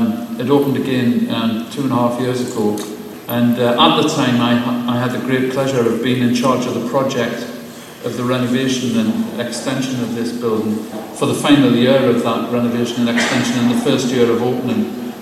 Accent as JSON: {"language": "English", "town": "Newcastle upon Tyne", "region": "North East England", "country": "United Kingdom", "said": "it is actually true, I am a Geordie."}